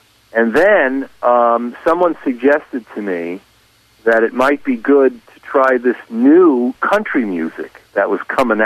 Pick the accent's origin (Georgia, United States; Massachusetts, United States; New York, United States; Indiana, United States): New York, United States; New York City; I really wanted to get a radio station in a major metropolitan area like my hometown of New York City.